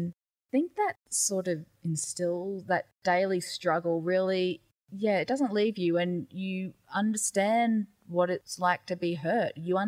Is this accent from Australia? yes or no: yes; Queensland, Australia; So I'm Gugul Yalanji from the Daintree Rainforest, and my social conscience really comes from that.